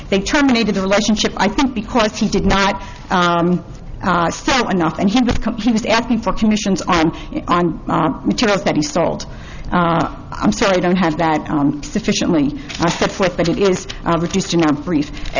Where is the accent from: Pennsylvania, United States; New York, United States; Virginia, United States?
Pennsylvania, United States; Philadelphia; I'm from Philadelphia.